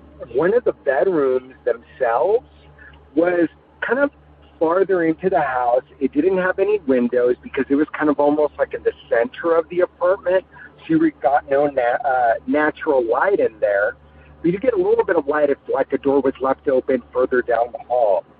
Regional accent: California, United States; I'm from California.

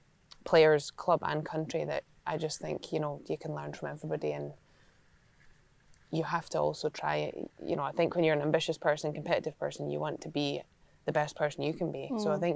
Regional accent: Scotland, United Kingdom; I think it's a big thing about being Scottish. You want everyone to make sure they're included.

